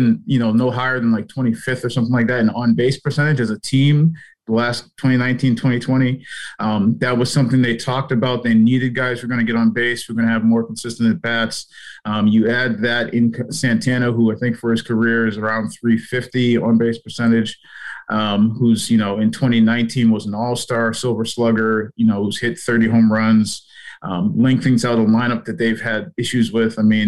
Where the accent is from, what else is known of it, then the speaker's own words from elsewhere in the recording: New England, United States; I grew up in New England, so I still follow a lot of stuff.